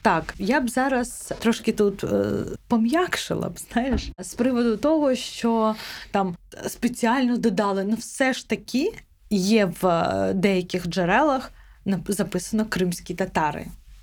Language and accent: Ukrainian; Crimea, Ukraine; Так, це походження, я з Криму.